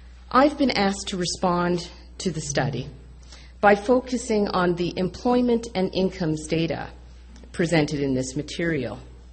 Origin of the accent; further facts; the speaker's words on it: LaSalle, Ontario, Canada; These are the kids I played with when I grew up in LaSalle.